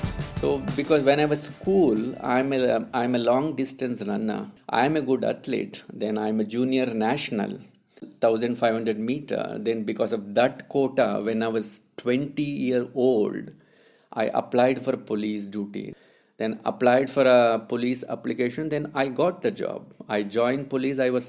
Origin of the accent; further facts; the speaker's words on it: Karnataka, India; English is a second language; in small one remote village, close to Bangalore. So one of the Indian greatest film, Shole, filmed in my hometown.